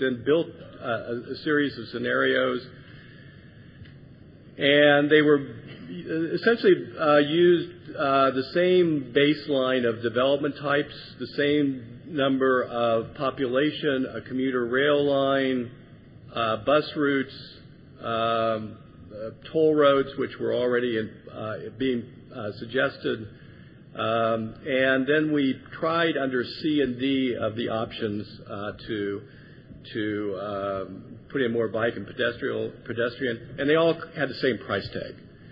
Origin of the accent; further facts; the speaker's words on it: Texas, United States; This Texas cities may not get along, but we're Texan.